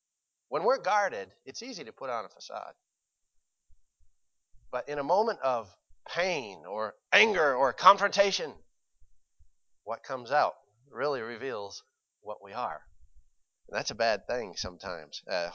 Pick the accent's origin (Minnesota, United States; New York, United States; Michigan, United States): Minnesota, United States; Now, I grew up in Minnesota. We did a lot of, in Minnesota, I didn't have a farm. But I saw harvest time in Minnesota is beautiful.